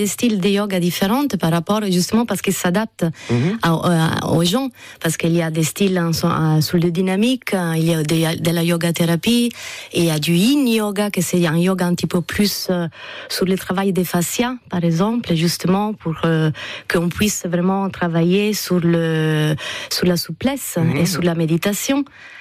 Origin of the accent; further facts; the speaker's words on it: Italy; voilà, en Toscane, parce que je suis italienne.